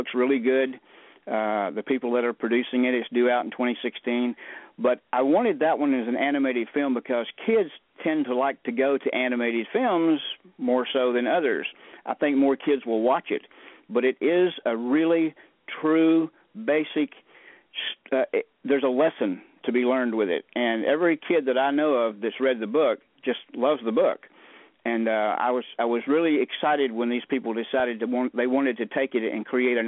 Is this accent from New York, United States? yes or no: no; Bessemer, Alabama, United States; born there; now in Texas, United States; And I was born in Bessemer, Alabama. We moved here in 1950, and I've been here ever since.